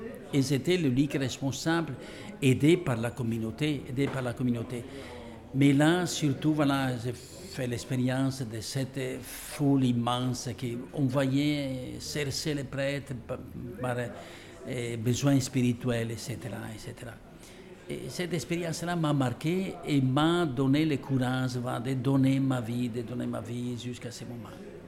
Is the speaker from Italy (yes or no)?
yes; Italy; French is a second language; Je viens d'une région d'Italie, d'une famille où on travaille beaucoup